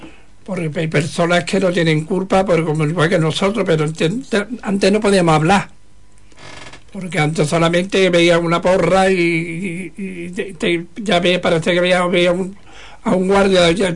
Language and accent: Spanish; Huelva, Andalusia, Spain; Pues yo sí soy poeta aquí en mi tierra. Porque tú podías haber tenido, porque podía haber sido, porque si te hubiera ido de Huelva, yo porque me vi de Huelva, si yo falto de Huelva un fin de semana